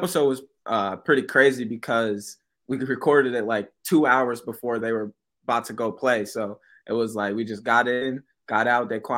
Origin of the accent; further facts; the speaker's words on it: Albany, New York, United States; I'm from Albany, so I know a lot about that school